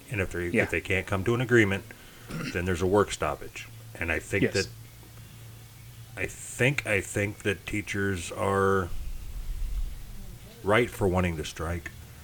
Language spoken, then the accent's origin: English; Illinois, United States; So with all that being said, we're from Illinois.